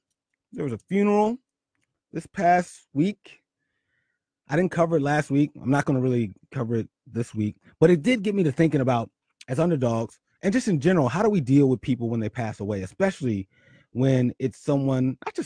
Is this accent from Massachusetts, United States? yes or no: no; Philadelphia, Pennsylvania, United States; Also in the news, Kevin Hart from my hometown of Philly.